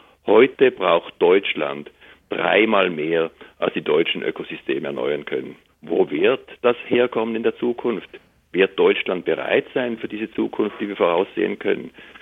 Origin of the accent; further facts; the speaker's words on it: Switzerland; Ich bin in der Schweiz aufgewachsen.